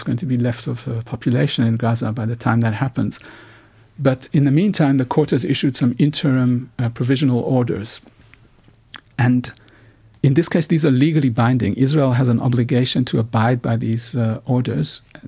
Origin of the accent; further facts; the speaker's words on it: South Africa; as a South African who's old enough to have remembered being a child in apartheid South Africa